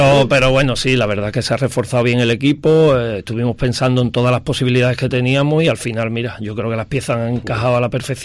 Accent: San Fernando, Andalusia, Spain; Bueno, yo me volví a mi tierra, ¿no? Mi mujer también es de aquí, de San Fernando, somos los dos

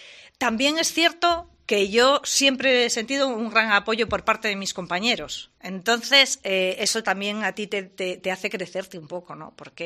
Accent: Madrid, Community of Madrid, Spain; Yo vengo de Madrid.

